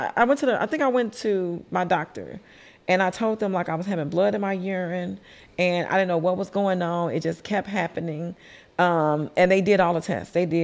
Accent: Chicago, Illinois, United States; And I'm from Chicago. We only eat like pizza and hot dogs, you know, like we wasn't eating no Mediterranean food.

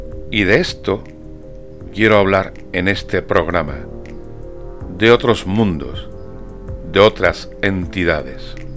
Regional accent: Andalusia, Spain; Soy español, andaluz, y he mamado desde pequeño el culto a la Virgen.

